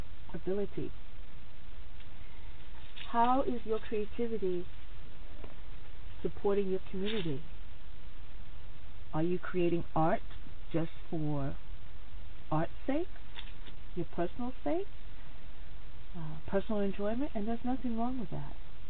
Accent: Jamaica; I'm Jamaican. These are my colors, my country's colors.

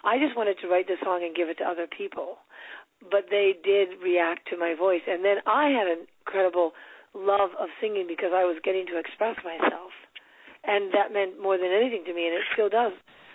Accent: Manhattan, New York, United States; moved away as an adult; now in California, United States; I grew up in Manhattan my whole life till I was 31 or something.

